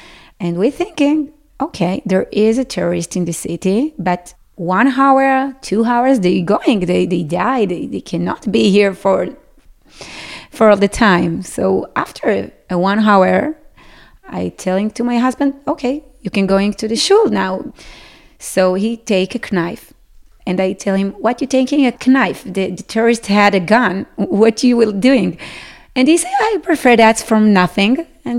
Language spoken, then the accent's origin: English; Sderot, Southern District, Israel; English is a second language; I am from Sderot. I'm 35 years old.